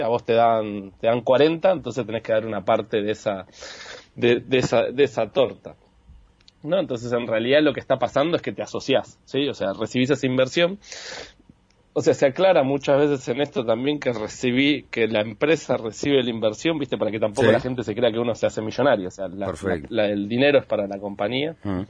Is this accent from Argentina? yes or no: yes; Argentina; Soy argentino, tengo 37 años, dos hijas, uno en camino.